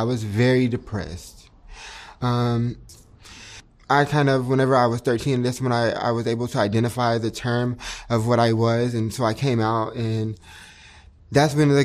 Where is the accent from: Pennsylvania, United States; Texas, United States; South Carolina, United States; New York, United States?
Texas, United States; I grew up in East Texas. So about down south, about like 45 minutes away from New Orleans. In a small town, about like 3,000 people.